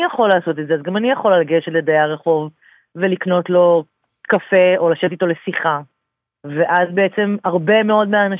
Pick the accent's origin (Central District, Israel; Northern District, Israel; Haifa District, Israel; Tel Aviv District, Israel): Haifa District, Israel; Haifa; כי אני חיפאית במקור, וגרה עכשיו בחיפה